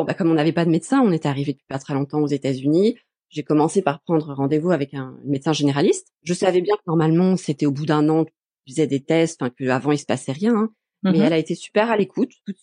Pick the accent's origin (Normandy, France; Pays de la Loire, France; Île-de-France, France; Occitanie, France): Pays de la Loire, France; Les Sables-d'Olonne; Alors, je viens des Sables-d'Olonne, c'est en Vendée